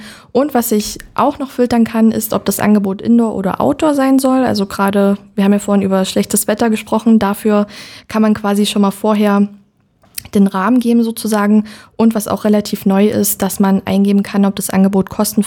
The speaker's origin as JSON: {"language": "German", "region": "Saxony", "country": "Germany", "tie": "born or raised there", "said": "dass ich mit der Oberlausitz meine Heimat, mein Zuhause sozusagen verbinde. Ich wohne hier schon immer, habe meine Kindheit hier verbracht"}